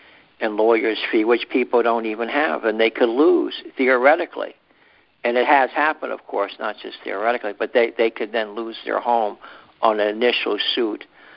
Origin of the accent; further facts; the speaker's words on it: Connecticut, United States; Connecticut.